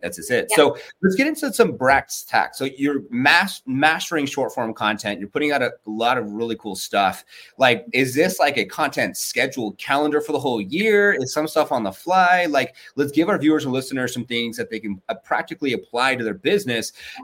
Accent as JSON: {"language": "English", "region": "California", "country": "United States", "moved": "yes", "lives_now": "Gilbert, United States", "said": "we come from California, from the Bay Area, moving over here next to Scottsdale in Gilbert, Arizona"}